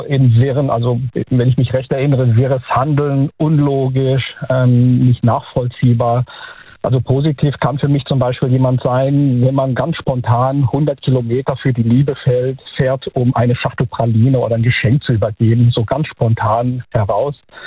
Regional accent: Mainz, Rhineland-Palatinate, Germany; Ich bin aus der Mainzer Ecke.

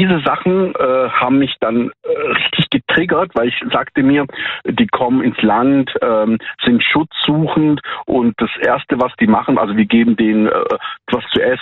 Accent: Bietigheim, Baden-Württemberg, Germany; Ich bin aus, erkennst du Bietigheim?

